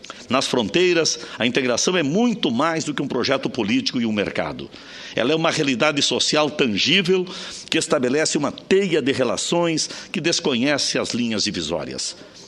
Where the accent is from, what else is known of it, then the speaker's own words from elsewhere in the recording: Rio Grande do Sul, Brazil; Eu que venho lá do Rio Grande do Sul